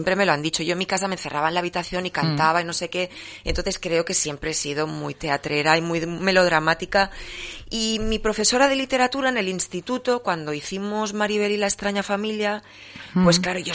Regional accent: Ontinyent, Valencian Community, Spain; yo soy de Ontinyent, y allí en Ontinyent hay mucha gente que tiene en la casa, el piso en el pueblo y luego la caseta que se llama en que sería como el chalet en el campo

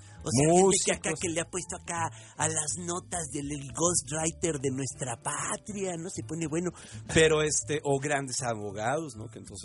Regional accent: Mexico; como mexicanos

